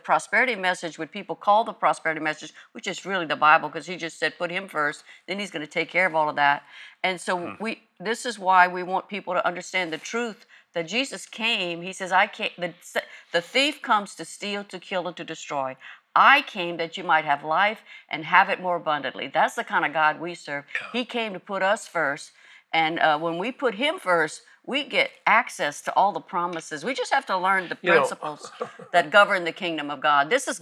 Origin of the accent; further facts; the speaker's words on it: Grambling, Louisiana, United States; She calls Jesse her homeboy because we are from Grambling, Louisiana.